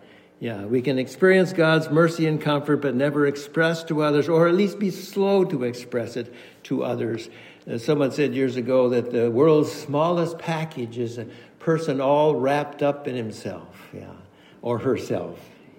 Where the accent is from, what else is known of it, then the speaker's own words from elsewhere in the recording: Alexandria, Minnesota, United States; moved away as an adult; now in Seattle, United States; Yeah, I grew up in Minnesota. That's, you know, the Swedes and Norwegians, there are a few of us from back there. And I came out to Seattle in 1966 at age 20 years old.